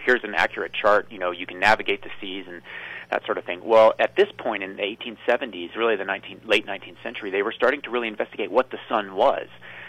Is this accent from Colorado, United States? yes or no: yes; Colorado, United States; Now, I'm from Colorado, and the 1878 eclipse, which I call America's first great eclipse, occurred over the Rocky Mountains